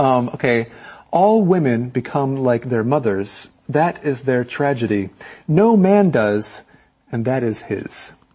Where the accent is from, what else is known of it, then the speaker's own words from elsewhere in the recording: Taiwan; English is a second language; And even though I grew up in Taiwan, I would say that I'm also a non-native Chinese speaker. It's not my first language.